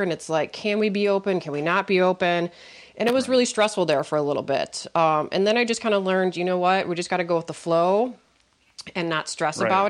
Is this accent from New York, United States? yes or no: no; Wisconsin, United States; Obviously, I'm from Wisconsin, so with the agriculture, I know that's huge for our area.